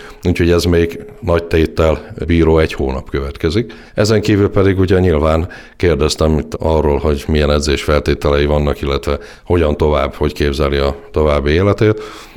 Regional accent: Miskolc, Borsod-Abaúj-Zemplén, Hungary; mi is nagyon büszkék vagyunk rá miskolciként

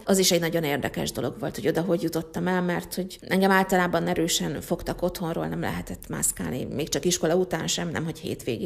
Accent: Gyula, Békés, Hungary; born or raised there

